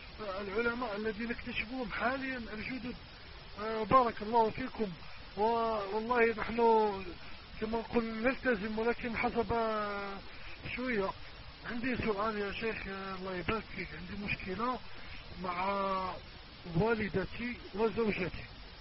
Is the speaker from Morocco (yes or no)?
yes; Morocco; أنا من المغرب الشقيق لمصر